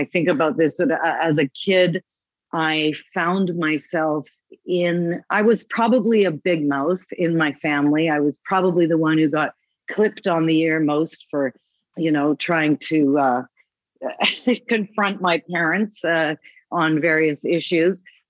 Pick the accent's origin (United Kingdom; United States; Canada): Canada; Kitchener, Ontario; Well, I grew up in Kitchener, Ontario.